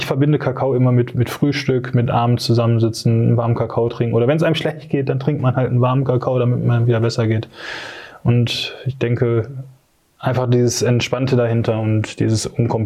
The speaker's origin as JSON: {"language": "German", "region": "North Rhine-Westphalia", "country": "Germany", "said": "Nein, ich komme aus dem Ruhrgebiet"}